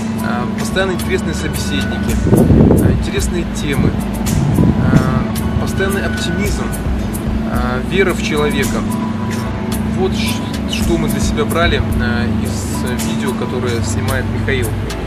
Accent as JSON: {"language": "Russian", "region": "Minsk", "country": "Belarus", "said": "мне 29 лет, я из Минска, из Беларуси."}